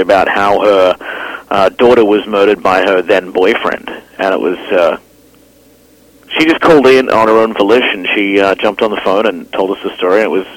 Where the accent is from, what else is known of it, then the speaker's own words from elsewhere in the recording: Australia; now in Canada; I just went back to Australia to visit my mother for her 60th